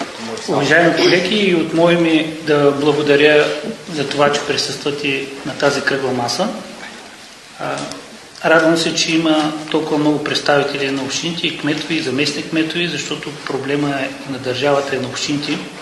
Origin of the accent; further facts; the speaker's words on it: Sevlievo, Gabrovo Province, Bulgaria; Аз съм от Севлиево и ние имаме също много голям проблем над 30 години с водоснабдяването и често сме и на режим.